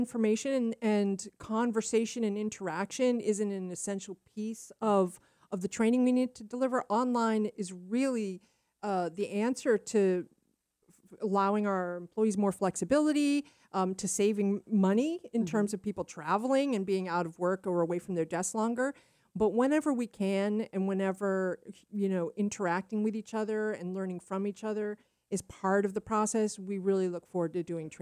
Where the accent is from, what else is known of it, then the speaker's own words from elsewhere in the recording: New Hampshire, United States; I hail from New Hampshire.